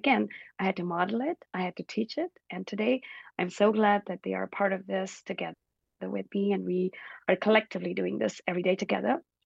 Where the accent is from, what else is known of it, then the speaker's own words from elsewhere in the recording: India; because when I grew up in India, so I was born and brought up in India.